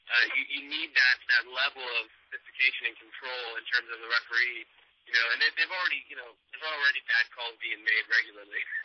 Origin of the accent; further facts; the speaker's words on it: California, United States; Since, for better or for worse, we grew up in the Bay